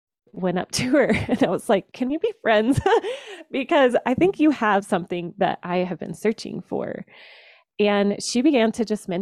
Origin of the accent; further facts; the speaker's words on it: Georgia, United States; So I grew up in Georgia. I went to church every Sunday. I went to youth group, went to college, was part of Christian ministry, got married, had children.